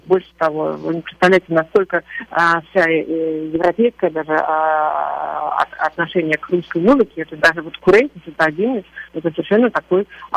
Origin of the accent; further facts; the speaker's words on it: Saint Petersburg, Russia; Конечно, Петербург, я петербурженка